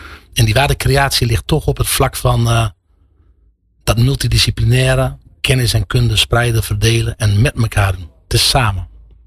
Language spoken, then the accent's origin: Dutch; Groningen, Netherlands; Opgegroeid in Oost-Groningen, studeren in Gent in België. Dat was al een cultuurshock.